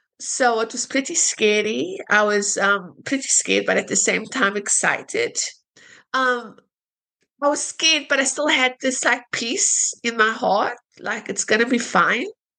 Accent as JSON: {"language": "English", "country": "South Africa", "said": "I come from South Africa. I'm a South African."}